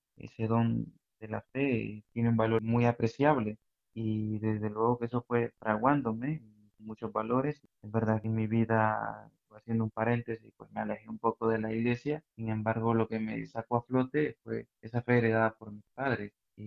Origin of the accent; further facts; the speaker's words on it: Nicaragua; pero yo como tal, que soy de Nicaragua